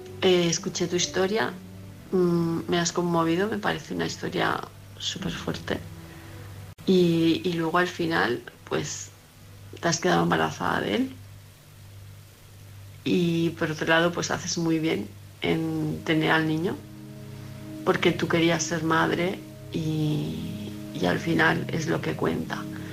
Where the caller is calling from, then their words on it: Palma de Mallorca, Balearic Islands, Spain; Soy Hola. … de Palma de Mallorca.